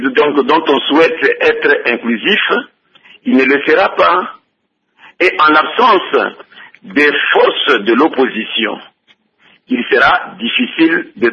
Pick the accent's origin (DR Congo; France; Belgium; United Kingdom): DR Congo; Mais ici chez nous, en République démocratique du Congo